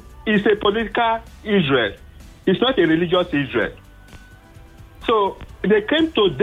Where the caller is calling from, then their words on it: Ikorodu, Lagos, Nigeria; I'm calling from Ikorodu.